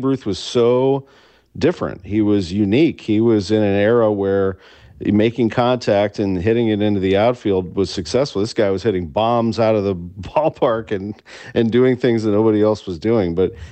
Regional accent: St. Louis, Missouri, United States; I think just knowing what I know today and being a Cardinals fan and growing up in St. Louis

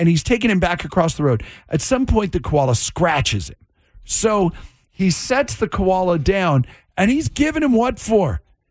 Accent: Pacific Northwest, United States; I grew up in the Northwest.

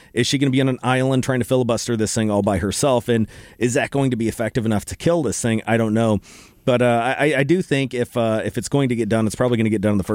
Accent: Ferguson, Missouri, United States; And very similar to me, growing up in North County. I grew up in Ferguson.

